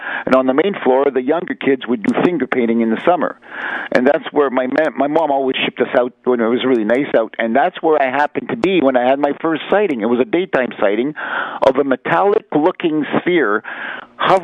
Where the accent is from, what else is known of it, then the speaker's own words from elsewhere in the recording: Sudbury, Ontario, Canada; also born or lived in Val-d'Or, Quebec; Well, I was born in Val-d'Or, Quebec in 1964, and then my dad, who was a miner, he moved us to Sudbury, of all places, in 1968, December 1968, actually.